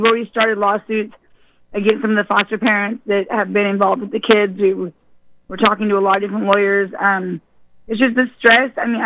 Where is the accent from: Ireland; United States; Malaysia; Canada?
Ireland; We're both Irish and we believe in very large families.